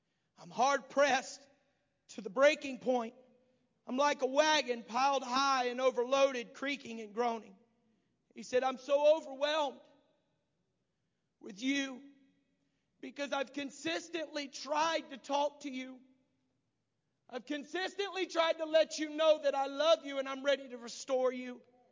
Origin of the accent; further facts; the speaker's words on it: Homosassa, Florida, United States; I was born and raised in Old Homosassa.